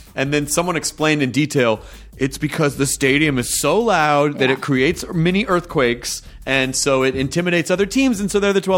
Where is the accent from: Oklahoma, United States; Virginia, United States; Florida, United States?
Florida, United States; Miami; we grew up in Miami. My mom grew up in Miami, and I lived in Miami when I was a kid.